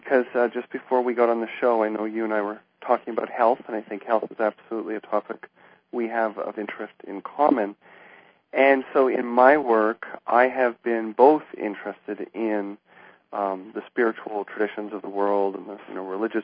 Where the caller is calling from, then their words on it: Tucson, Arizona, United States; I am calling from Tucson, Arizona, and I work primarily at the Tucson Canyon Ranch property.